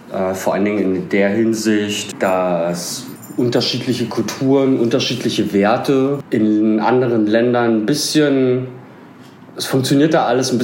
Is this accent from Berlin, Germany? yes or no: yes; Berlin, Germany; In Berlin-Friedrichshain, im Krankenhaus Friedrichshain. Bin aufgewachsen in Hellersdorf die ersten paar Jahre. Dann sind wir nach Prenzlauer Berg gezogen, schön in die Danziger Straße. Und dann bin ich in Friedrichshain zur Schule gegangen und habe dort mein Abi gemacht.